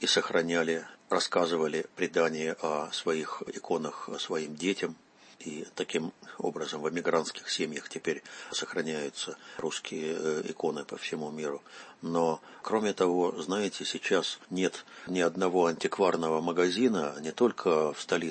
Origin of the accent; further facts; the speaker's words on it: Russia; Когда хозяин магазина узнает, вот, что я из России